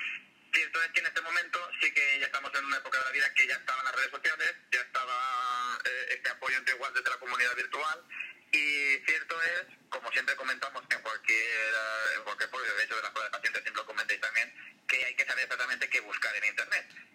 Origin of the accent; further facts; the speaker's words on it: Valencian Community, Spain; vale, soy valenciano, pero yo no tengo naranja y el arroz también